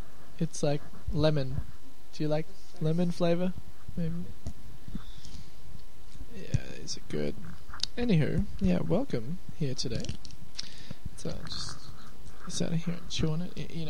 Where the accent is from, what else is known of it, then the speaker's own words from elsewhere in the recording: Sydney, New South Wales, Australia; I guess because we're not American here. We're Australians in the land of Sydney.